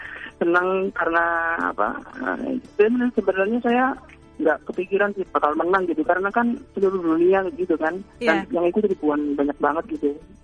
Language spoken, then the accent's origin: Indonesian; Malang, East Java, Indonesia; now in Gresik, Indonesia; Saya kan aslinya Malang, cuman sekarang domisili di Gresik.